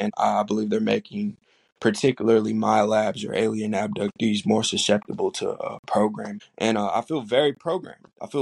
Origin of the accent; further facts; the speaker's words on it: the South, United States; accent: southern drawl; a real southern drawl will come out of me, considering that I grew up in the South.